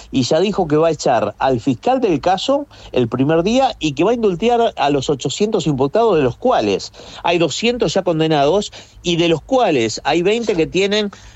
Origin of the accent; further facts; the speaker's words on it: Argentina; now in United States; A mí me dio mucha vergüenza, te cuento, como argentino.